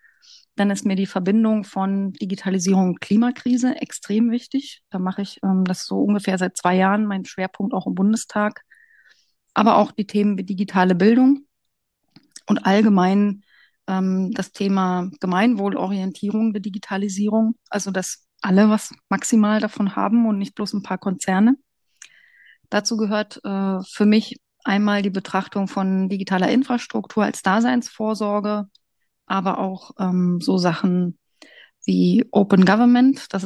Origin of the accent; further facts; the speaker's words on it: Brandenburg, Germany; Ich komme aus Brandenburg. Ich habe mich zwischendurch, wie viele andere, zum Mauerfall junge Frauen auch viel herumgetrieben im Rest der Welt und auch in Westdeutschland. Aber seit vielen Jahren bin ich wieder zurück in Brandenburg